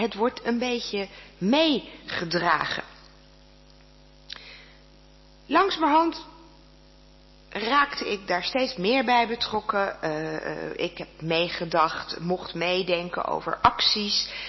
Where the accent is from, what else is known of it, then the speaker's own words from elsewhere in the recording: Netherlands; het is toch heel raar dat ik als Nederlander dan alleen omdat ik wel eens in het openbaar spreek iets zou zeggen over iets waar ik eigenlijk heel weinig van weet